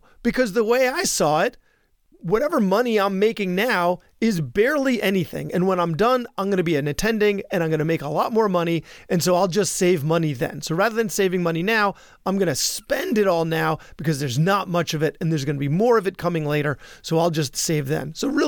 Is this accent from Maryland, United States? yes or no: no; Long Island, New York, United States; Yes, I did grow up on Long Island, and being an Eastern European Jew, I saw there weren't that many examples of Jews in medicine